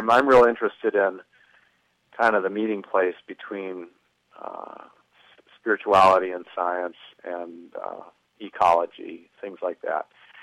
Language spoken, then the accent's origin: English; Minnesota, United States; Well, I born and raised in Minnesota. I live in Stillwater now